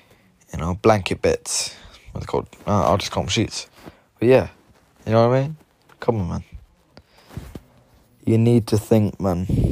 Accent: Limerick, Munster, Ireland; accent: London; I didn't want it really, because I'm from Limerick. And in my opinion, the Limerick accent sounds the best.

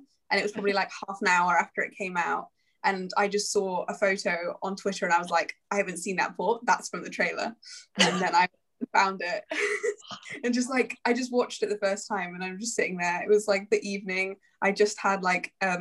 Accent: England, United Kingdom; I'm from England, if you can't tell. I'm 17

